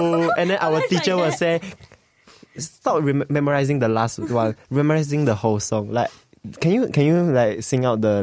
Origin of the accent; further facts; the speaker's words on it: Kuching, Sarawak, Malaysia; English is a second language; because I'm from Kuching